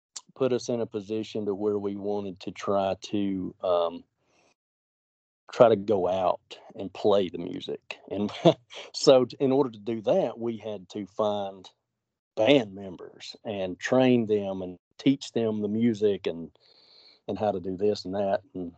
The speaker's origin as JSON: {"language": "English", "region": "Georgia", "country": "United States", "tie": "born or raised there", "said": "Yeah, I grew up in Georgia."}